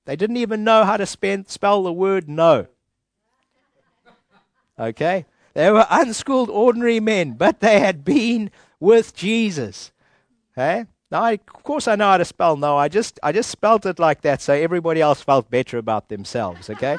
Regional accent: Zimbabwe; now in United Kingdom; We came from Zimbabwe here, and you guys opened your heart up to us and welcomed us here.

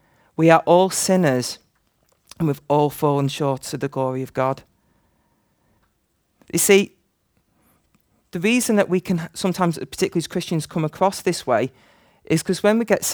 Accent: Manchester, North West England, United Kingdom; I'm from Manchester. So I moved here.

